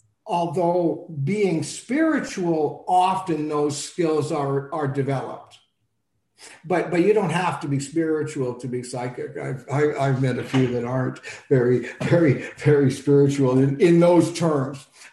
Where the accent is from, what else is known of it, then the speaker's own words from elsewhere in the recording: Canada; I'm Canadian, so, and I'm in Toronto.